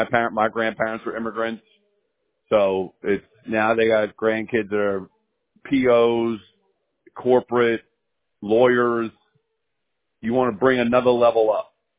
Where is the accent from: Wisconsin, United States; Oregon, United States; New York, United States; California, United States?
New York, United States; Bronx; now in New Jersey, United States; We're in Jersey. I was originally from the Bronx.